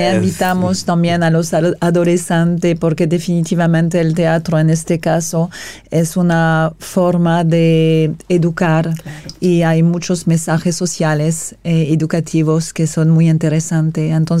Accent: France; accent: French; Spanish is a second language; Y tenía un poco miedo de mi acento francés, porque eso a veces es una ventaja y a veces no.

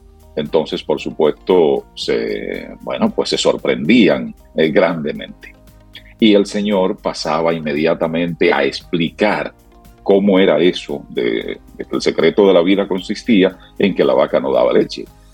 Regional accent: Sabaneta, Santiago Rodríguez, Dominican Republic; El caso localista es el siguiente, es en mi pueblo, es en Sabaneta, Santiago Rodríguez.

